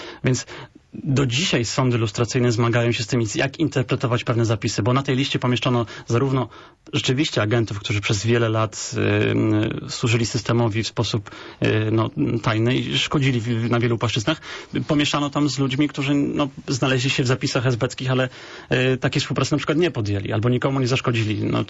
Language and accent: Polish; Poznań, Greater Poland Voivodeship, Poland; To jest bardzo istotne dla nas, dla poznaniaków